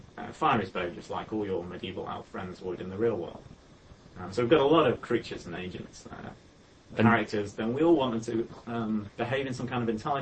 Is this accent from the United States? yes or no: no; England, United Kingdom; of course I meant real football because I'm English.